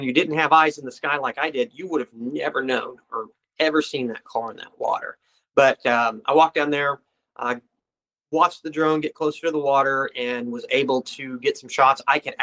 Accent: Clinton, Missouri, United States; was actually abducted from my hometown of Clinton, Missouri.

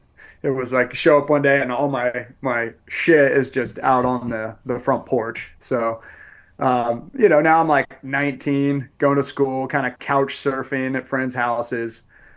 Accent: Coos Bay, Oregon, United States; Yeah, so I was trying to like make things work in my hometown, so out here in Coos Bay, Oregon.

